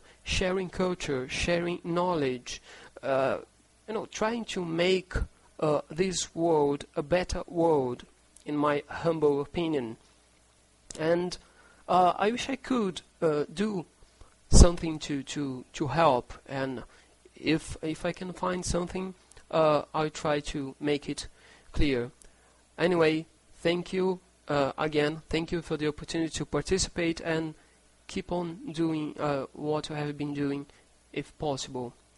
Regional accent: Brazil; English is a second language; I'm from Brazil.

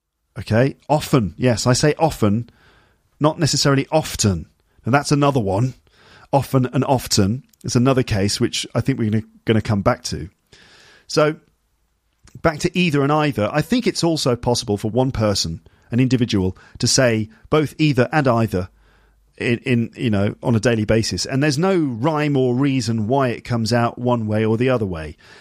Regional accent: United Kingdom; And I'm like really, really British. So I'm really British

